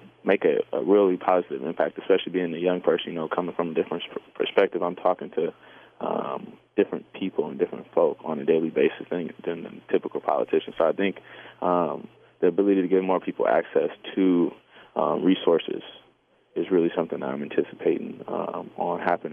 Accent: Inkster, Michigan, United States; So right now, Inkster is my hometown.

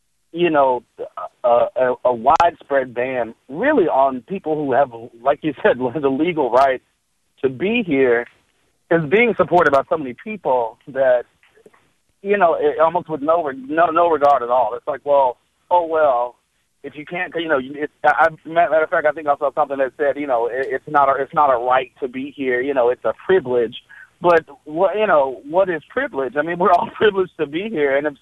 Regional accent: United States; I'm also an American Muslim who was born and raised Muslim.

